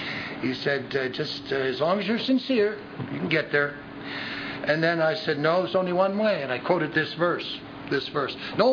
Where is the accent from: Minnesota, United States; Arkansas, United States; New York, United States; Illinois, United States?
Illinois, United States; Wilmette; I was raised in Wilmette